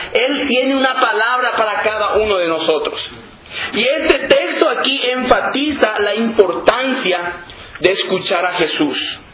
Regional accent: Paraguay; como el pastor dijo. Soy paraguayo

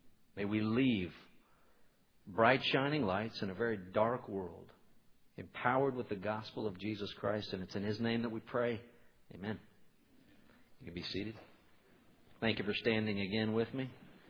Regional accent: Conroe, Texas, United States; So I drove out to the area where I grew up in Conroe, Texas, at River Plantation.

